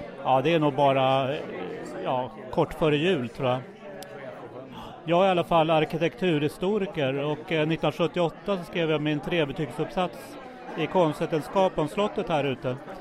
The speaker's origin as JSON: {"language": "Swedish", "town": "Trollbäcken", "region": "Stockholm County", "country": "Sweden", "tie": "born or raised there", "said": "Ja, jag är uppvuxen i Trollbäcken som ligger en mil härifrån."}